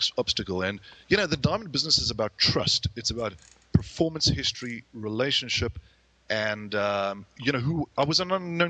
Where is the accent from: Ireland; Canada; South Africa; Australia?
South Africa; moved away as an adult; now in United States; Born and bred in South Africa, and as we'll discover, truly a son of Africa, was one of the most difficult things I have ever done in my entire life.